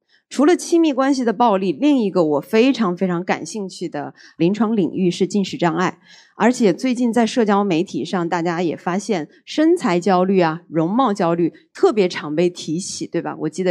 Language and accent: Chinese; northern China, China; 比如说我是北方人啊，从北方搬到南方，从南方搬到北方，从国内搬到海外，从乡村搬到城市